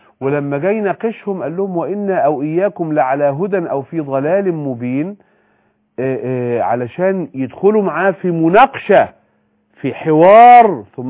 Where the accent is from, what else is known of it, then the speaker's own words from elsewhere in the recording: Egypt; نحن في مصر